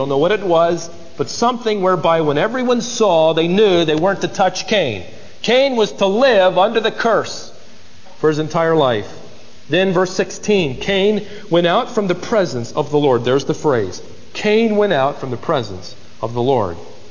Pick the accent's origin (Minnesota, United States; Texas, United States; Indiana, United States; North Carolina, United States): Minnesota, United States; Worthington; born there; I was born in Worthington, Minnesota, just next to Butterfield, Minnesota. It's a farming community.